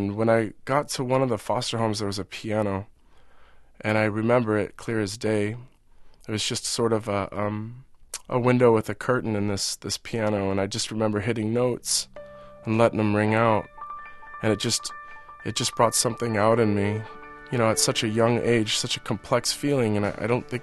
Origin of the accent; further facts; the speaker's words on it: Santa Cruz, California, United States; born there; also born or lived in Lake Tahoe; I was born in Santa Cruz, California. When they put me into foster care, at first it was in the mountains of Santa Cruz Mountains. And then they moved me up just underneath Lake Tahoe.